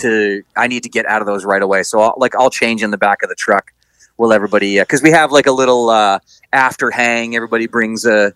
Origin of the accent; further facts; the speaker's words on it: Canada; And we're like, well, we're Canadian.